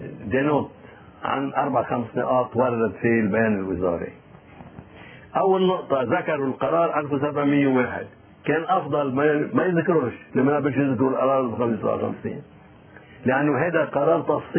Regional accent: Lebanon; نحن بدنا نعرف شغلة كلبنانيين نؤمن بلبنان

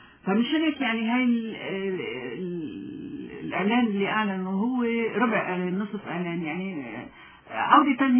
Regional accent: Lebanon; نحن كمواطنين لبنانيين بنفضل انه جيشنا ودولتنا هن اللي يستلموا فعلا

